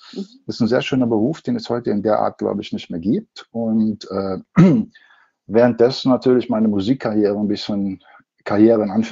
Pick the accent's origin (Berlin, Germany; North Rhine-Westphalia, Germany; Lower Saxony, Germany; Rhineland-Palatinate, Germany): North Rhine-Westphalia, Germany; Duisburg; now in Munich, Germany; Habe mir gedacht, ich komme aus dem Ruhrgebiet